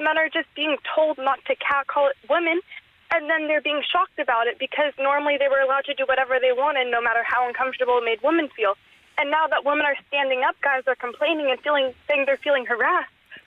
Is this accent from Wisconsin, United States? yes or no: no; Huntington Beach, California, United States; Huntington Beach, California.